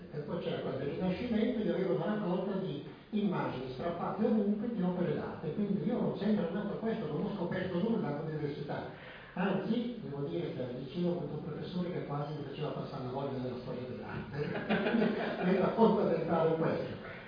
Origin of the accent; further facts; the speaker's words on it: Bergamo, Lombardy, Italy; io vengo da Bergamo